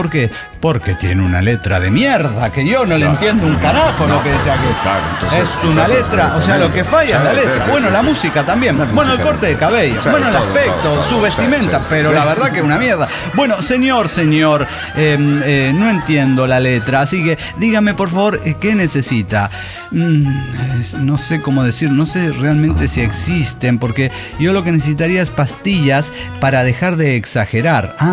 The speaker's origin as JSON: {"language": "Spanish", "town": "Juliaca", "region": "Puno", "country": "Peru", "said": "de Juliaca, Perú."}